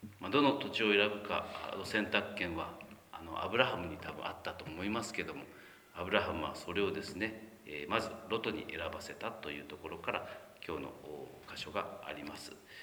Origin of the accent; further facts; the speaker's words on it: Minamiaso, Kumamoto, Japan; 実は阿蘇の大橋があるところはですね、私の実家があるところで、あそこの橋から歩いて5分ぐらいのところに実家がありまして、で、そこは立野地区っていうところなんですけども、